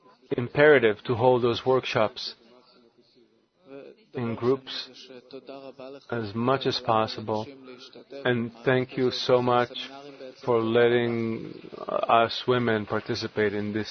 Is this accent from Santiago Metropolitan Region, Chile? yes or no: no; Valparaíso, Chile; We're from Valparaíso del Mar de Chile.